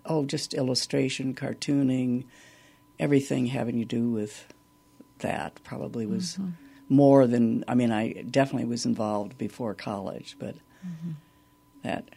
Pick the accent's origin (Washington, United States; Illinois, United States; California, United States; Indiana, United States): Indiana, United States; West Lafayette; Well, as a child, I grew up in West Lafayette, Indiana.